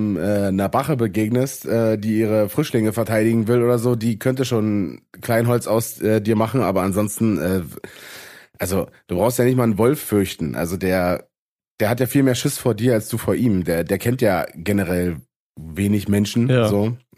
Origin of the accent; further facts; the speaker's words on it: Brandenburg, Germany; da, wo ich herkomme, im Osten aus Brandenburg zu kommen.